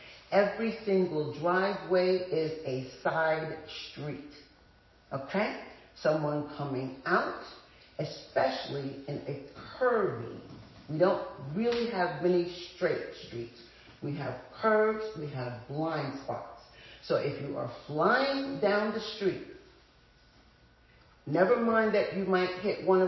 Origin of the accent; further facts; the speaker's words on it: The Bronx, New York, United States; Now, I'm from the Bronx. I've been here for 31 years, okay?